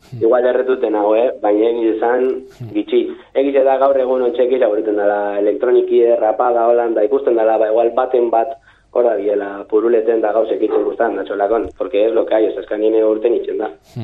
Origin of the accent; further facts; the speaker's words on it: Bermeo, Basque Country, Spain; Bermion garana amazortxe mile pertsona